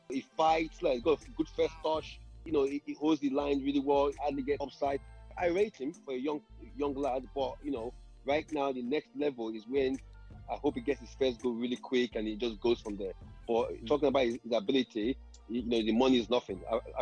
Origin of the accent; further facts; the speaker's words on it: Nigeria; now in United Kingdom; You know, I came from Nigeria. When I came, I've always started playing for the under-20s in Nigeria. So I came as an international.